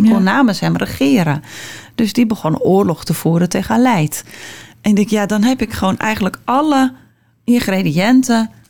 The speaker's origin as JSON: {"language": "Dutch", "town": "Hoorn", "region": "North Holland", "country": "Netherlands", "lives_now": "Alkmaar, Netherlands", "said": "Ik kom zelf uit Horen. Ik woon in Alkmaar. Dus ik zit echt een beetje op dat randje."}